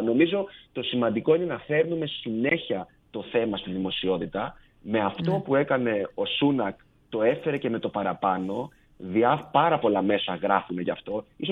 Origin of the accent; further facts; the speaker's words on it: Greece; επειδή εγώ είμαι Έλληνας.